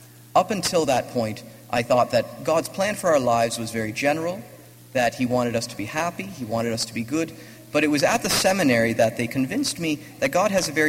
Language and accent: English; Waterloo, Ontario, Canada; I come from Waterloo. That's where I was born and raised.